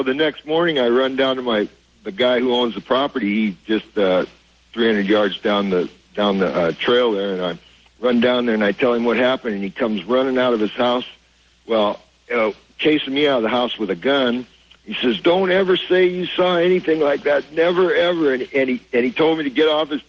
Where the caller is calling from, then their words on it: Eatonville, Washington, United States; I'm calling from Eatonville, Washington.